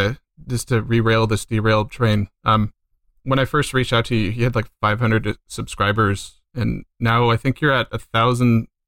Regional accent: California, United States; By the way, I don't tell people I'm an American. I tell people I'm Californian, which goes over differently.

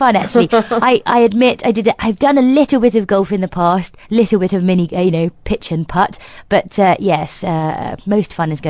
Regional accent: Malaysia; What I would recommend as a Malaysian is that once you get into KL, you then take a very short flight up to Langkawi

